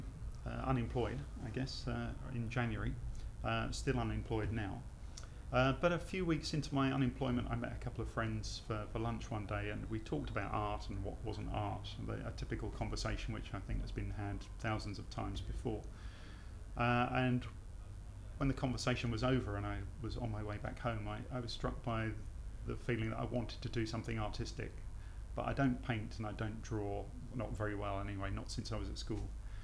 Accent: Battersea, London, United Kingdom; also born or lived in Wandsworth / Croydon; I grew up in Battersea and Wandsworth and Croydon.

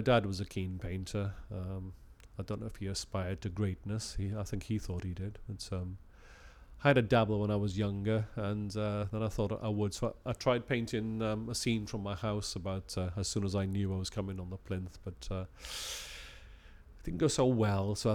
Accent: Ystrad Mynach, Wales, United Kingdom; also born or lived in London; I was born in Australia. I was born in Krakow, but I spent most of my early childhood in a place called Ystrad Mynach, which is sort of Mig Glamorgan.

